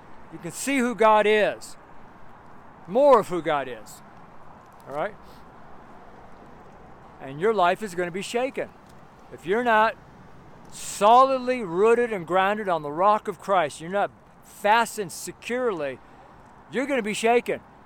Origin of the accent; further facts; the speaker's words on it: California, United States; If you're in an earthquake, I'm from California. I've been in many earthquakes.